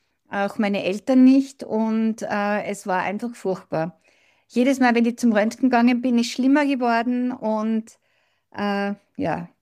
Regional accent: Salzburg, Austria; Ich freue mich, dass ich da bin und ich bin aus Salzburg. Ich bin Österreicherin. Ich lebe dort mit meinem Mann und ich bin 56 Jahre alt.

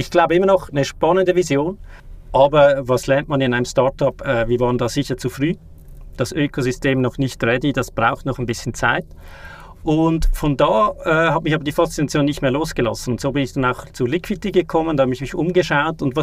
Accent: Switzerland; wie ihr hört, ich bin aus der Schweiz, nicht so weit entfernt

